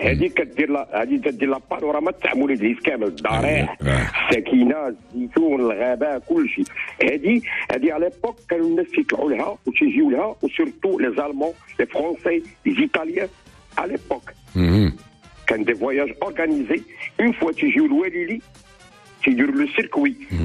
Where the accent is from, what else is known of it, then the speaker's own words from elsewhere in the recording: Zerhoun, Fès-Meknès, Morocco; born there; وأنا كنت من موليد للزرغون وعطيتيني أسئلة على مكناس